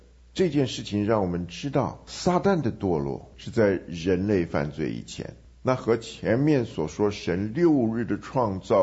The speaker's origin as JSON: {"language": "Chinese", "country": "China", "said": "我们中国人讲画蛇添足"}